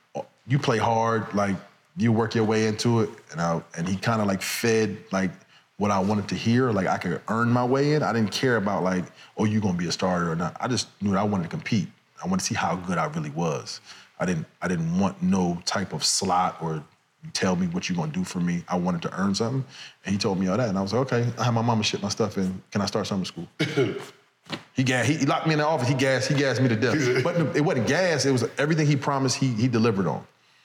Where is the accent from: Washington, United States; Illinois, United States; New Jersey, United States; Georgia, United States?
Illinois, United States; Chicago; I'm from the South Side of Chicago.